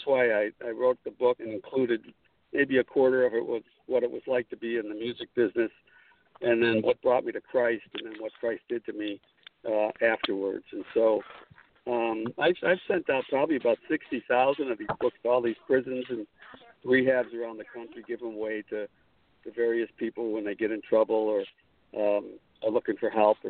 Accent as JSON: {"language": "English", "town": "Buffalo", "region": "New York", "country": "United States", "tie": "born there", "said": "Well, I was born in Buffalo, New York, and I got my start booking bands in college."}